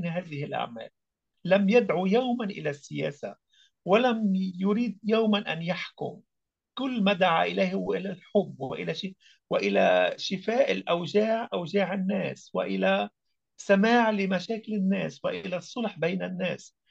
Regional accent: Lebanon; وتعرف السجون عندنا في لبنان مثلا

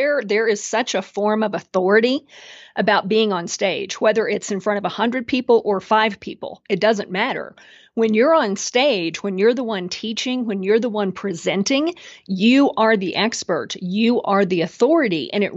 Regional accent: Texas, United States; I'm from Texas, so I say niche instead of niche

